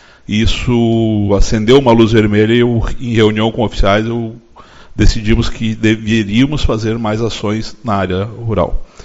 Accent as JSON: {"language": "Portuguese", "town": "São Borja", "region": "Rio Grande do Sul", "country": "Brazil", "said": "sou oriundo de São Borja, onde comandei 5 anos o batalhão"}